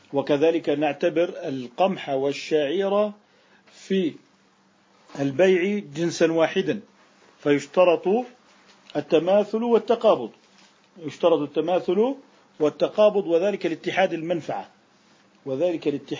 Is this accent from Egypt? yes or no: no; Jordan; يعني نحن عندنا في الأردن يعتبر الفطور الجمهوري اللي هو الحمص والفول والفلافل